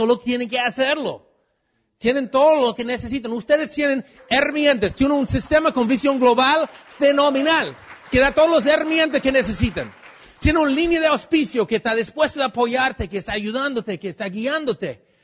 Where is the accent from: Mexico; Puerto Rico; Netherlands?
Mexico; Bueno, yo soy de México, así hablamos allá.